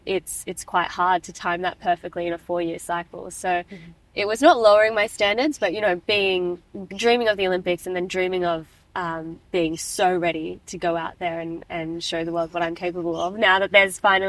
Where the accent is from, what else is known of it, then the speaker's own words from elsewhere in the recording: Sydney, New South Wales, Australia; growing up in the Sydney 2000 aftermath with Ian Thorpe, Susie O'Neill as like my idols